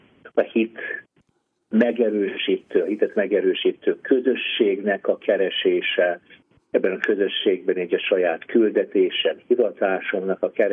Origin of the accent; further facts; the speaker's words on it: Budapest, Hungary; Budapesten nőttem föl, ott tanultam